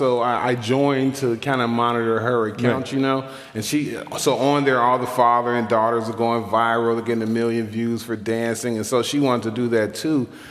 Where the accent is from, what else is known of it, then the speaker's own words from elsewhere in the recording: Chicago, Illinois, United States; Born and raised in Chicago. Been in the Arvin Gresham neighborhood my whole life.